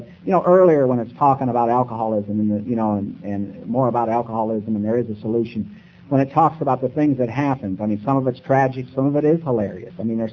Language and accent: English; Nebraska, United States; You know, where I grew up in Nebraska is textbook alcoholism.